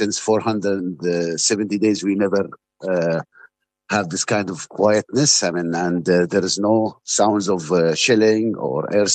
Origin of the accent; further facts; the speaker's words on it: Gaza, Gaza Strip, Palestine; English is a second language; I'm a Palestinian doctor. I'm working with myself, but I'm Palestinian from Gaza.